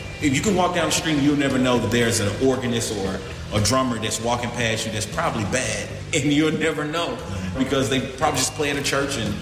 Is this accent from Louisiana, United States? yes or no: no; Memphis, Tennessee, United States; Growing up in Memphis, of course, our culture, our history is amazing.